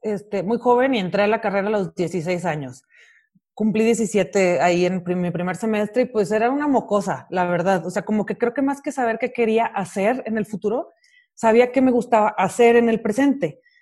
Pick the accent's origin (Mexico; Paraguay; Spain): Mexico; Monterrey, Nuevo León; now in Mexico City, Mexico; Soy licenciada en artes visuales. Soy de Monterrey y tengo por ahora 7 años viviendo en la Ciudad de México.